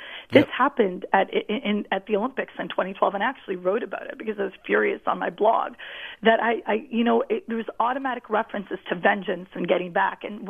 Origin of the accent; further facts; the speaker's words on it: Canada; as a Canadian, I find it hysterically funny that there's people dressed up as bald eagles